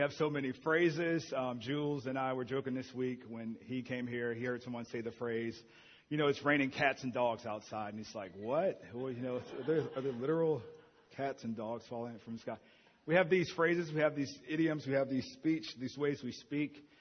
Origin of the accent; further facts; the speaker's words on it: New Orleans, Louisiana, United States; So I grew up in New Orleans. It's influenced by West African, Haitian, German, Italian, Vietnamese, French, Spanish, everything, Cajun.